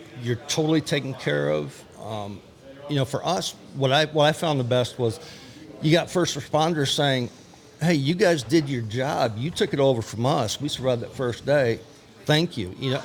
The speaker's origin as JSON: {"language": "English", "town": "Appleton", "region": "Wisconsin", "country": "United States", "said": "Appleton."}